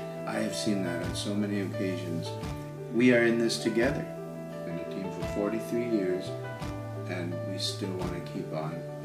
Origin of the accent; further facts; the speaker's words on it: Elmira, Ontario, Canada; now in Spain; We come from the Elmira, Ontario area, and we were commissioned by Wallenstein Bible Chapel to be missionaries in Spain, where we've been for the last 40 years.